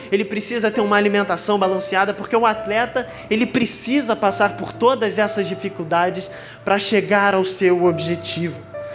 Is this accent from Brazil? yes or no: yes; Petrópolis, Rio de Janeiro, Brazil; Eu venho de Petrópolis, inclusive trago um abraço da Segunda Igreja Batista de Petrópolis, mas lá em Petrópolis às vezes é complicado levantar de manhã, porque faz um frio lá diferente.